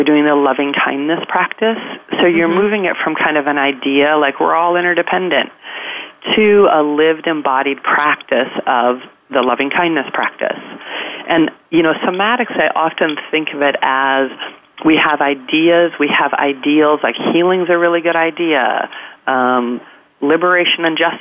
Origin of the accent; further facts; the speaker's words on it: Colorado, United States; I'm from Colorado, and most of rural Colorado voted for Trump, and my father voted for Trump.